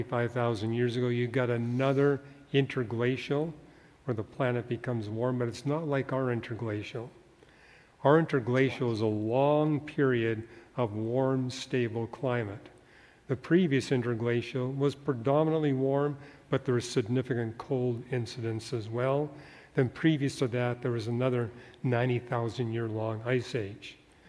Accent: Canada; now in United States; I came from Canada to Southern California.

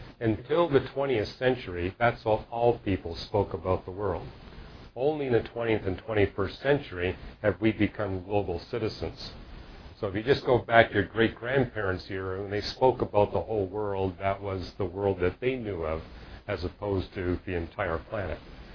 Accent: Canada; Where I grew up in Canada, you would see Aurora Borealis that would cover the entire sky, all different colors.

